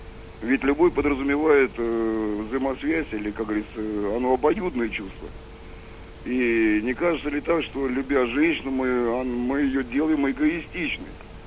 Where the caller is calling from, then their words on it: Moscow, Russia; Мне 42 года, я звоню вам из Москвы.